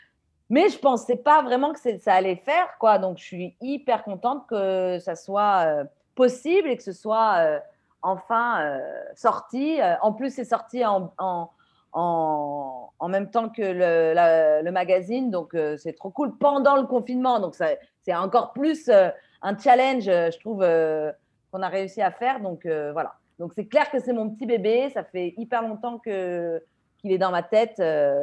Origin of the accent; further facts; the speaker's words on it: France; now in Mumbai, India; donc je suis française. Je suis professeure de français à l'Alliance française de Bombay, au centre de Santa Cruz. Et je suis à Bombay depuis un peu plus de 3 ans, environ 3 ans.